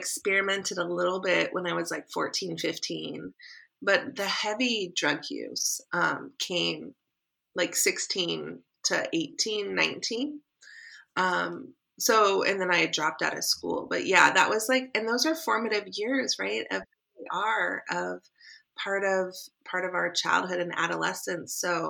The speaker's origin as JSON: {"language": "English", "region": "Arizona", "country": "United States", "tie": "born or raised there", "also_born_or_lived": "Oregon", "said": "I was born in Arizona, but we lived in Oregon for a long time. And then we moved back here when I was like 9 in Arizona."}